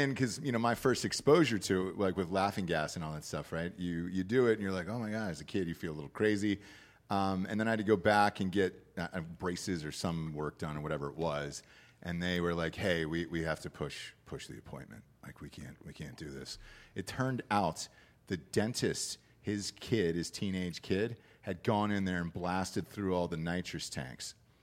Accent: Georgia, United States; My dentist, because I'm from Georgia, so my dentist was like in a house.

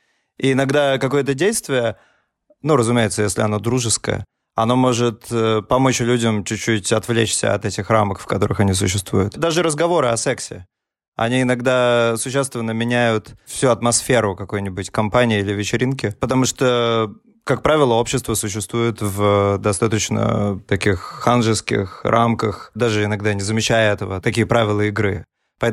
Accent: Saint Petersburg, Russia; Мы родились в Петербурге, выросли там.

